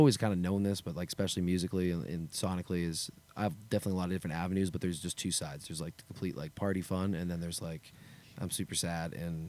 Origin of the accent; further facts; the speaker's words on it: Canada; I'm also from Canada.